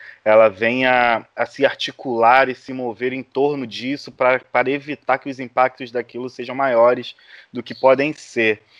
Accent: Rio de Janeiro, Brazil; Eu sou do Rio de Janeiro, sou professor de história, sou cria de favela

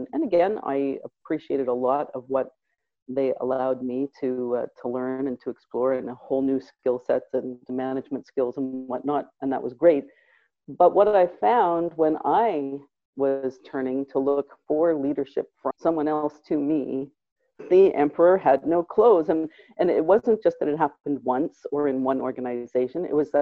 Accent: Halifax, Nova Scotia, Canada; And so I decided to move back to my hometown, Halifax, and I am studying traditional Chinese medicine acupuncture.

